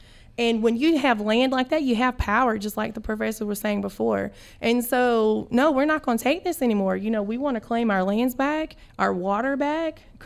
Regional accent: North Carolina, United States; Okay, so I was born in Alamance County. I went to school at Eastern Alamance.

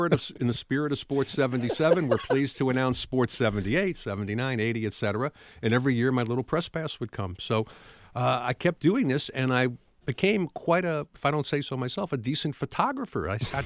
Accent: New York, United States; And not to compare … to the Yankees, but I grew up in New York.

